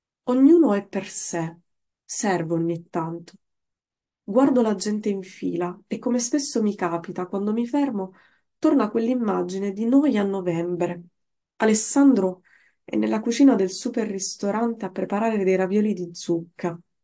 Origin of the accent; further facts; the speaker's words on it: Iran; born there; Italian is a second language; Sono iraniana, di madre, di padre, di nascita.